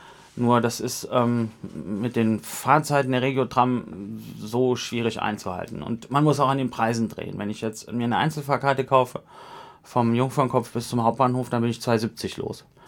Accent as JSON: {"language": "German", "town": "Kassel", "region": "Hesse", "country": "Germany", "tie": "born or raised there", "said": "Ich bin nie aus dieser Stadt rausgekommen. Länger. Ich bin Kasseläner. Ich bin in Kassel geboren, meine Eltern sind in Kassel geboren, meine Mutter kommt vom Jungfernkopf und ich kenne den Jungfernkopf seit Kindertagen an. Meine Oma hat da gewohnt"}